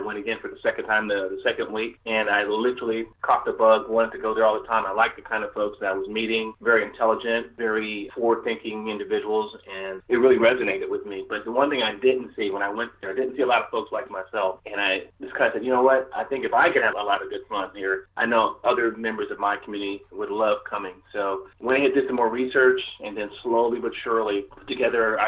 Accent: California, United States; Born and raised in California, bred and buttered. I'm a California kid.

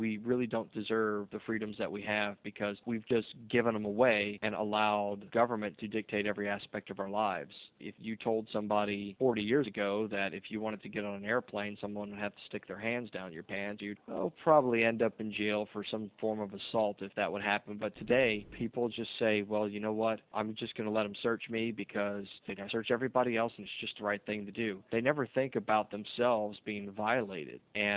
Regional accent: Gulfport, Mississippi, United States; I'm from Gulfport, Mississippi.

